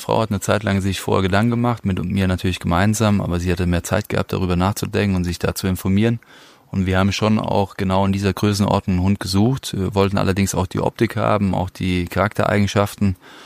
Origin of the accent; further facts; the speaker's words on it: Rhineland-Palatinate, Germany; Dadurch, dass ich aber auch sehr ländlich aufgewachsen bin im Westerwald, da bist du mit Tieren aufgewachsen.